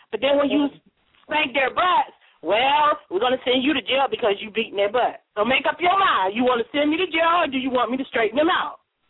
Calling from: South Carolina, United States; calling from South Carolina.

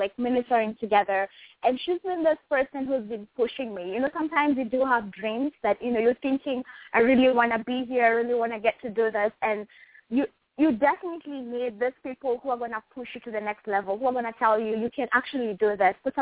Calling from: New York, United States; I'm calling in. I'm calling in from New York.

